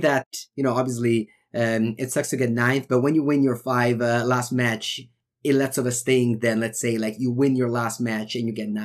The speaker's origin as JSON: {"language": "English", "country": "Italy", "said": "I'm your host from Italy"}